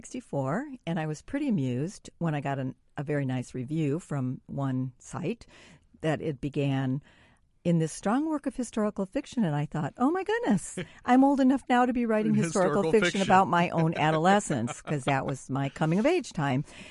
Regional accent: Indiana, United States; which is what a lot of kids did in 1964, where I grew up in the Calumet region.

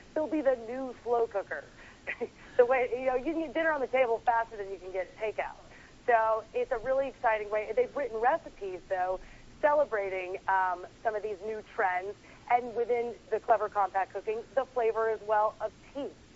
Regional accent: Tennessee, United States; now in New York, United States; I'm from Tennessee. I moved to New York. My kitchen is so tiny, it's the size of most people's bathrooms.

